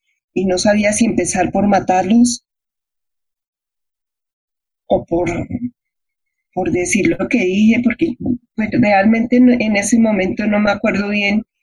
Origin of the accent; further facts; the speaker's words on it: Bogotá, Bogotá Capital District, Colombia; Soy de Bogotá, de familia paisa y santandereana. Mi papá era santandereano, mi mamá paisa.